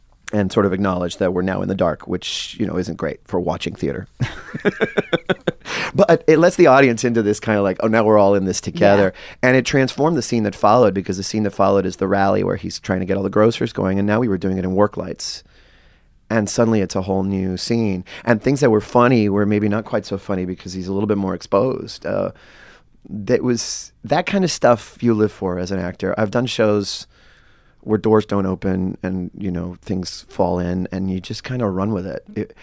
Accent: Miami, Florida, United States; I grew up in Miami, came to school in New York, but Chicago was the place that I fell in love with.

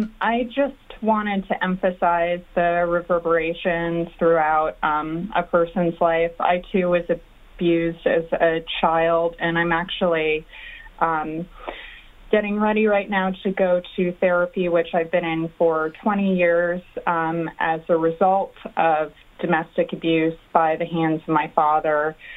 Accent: Northeast, United States; I grew up in the Northeast in a very nice small town.

